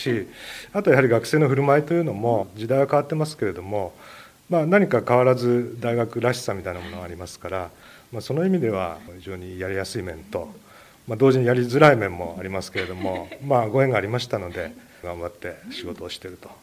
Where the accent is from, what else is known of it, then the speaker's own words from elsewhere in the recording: Kyoto, Japan; 藤沢にはもう20年ぐらい勤めているということになります。出身は京都です。